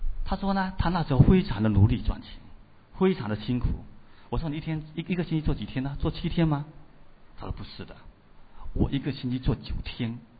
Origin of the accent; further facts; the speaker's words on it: China; 我们在座的绝大多数都是从中国